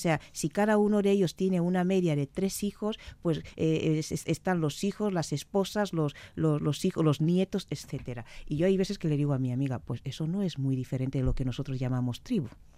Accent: Valencian Community, Spain; moved away; echo de menos efectivamente no estar en mi país y no estar en contacto, no estar viviendo la evolución de mi país

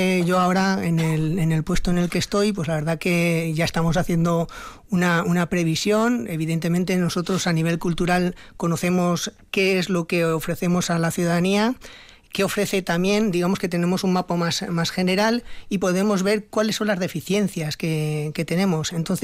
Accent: Valencian Community, Spain; Pues, como bien sabes, yo vengo de fuera, ¿sí? Yo soy valenciano.

